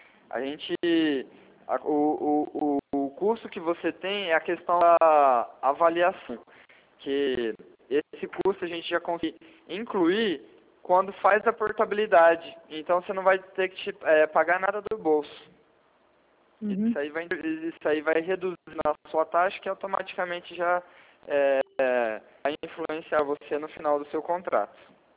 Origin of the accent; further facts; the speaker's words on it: Arapongas, Paraná, Brazil; Eu sou da cidade de Arapongas, aqui do lado de Londrina.